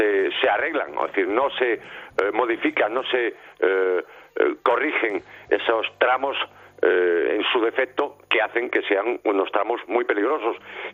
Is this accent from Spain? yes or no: yes; Galicia, Spain; destacan, en primer lugar, en mi tierra, en la Nacional 642 en Lugo